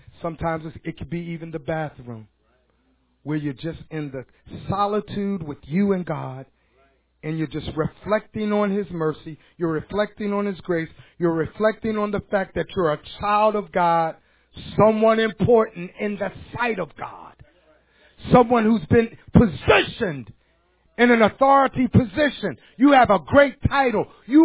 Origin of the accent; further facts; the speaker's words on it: Chester, Pennsylvania, United States; I grew up in the Benning Home Projects of Chester.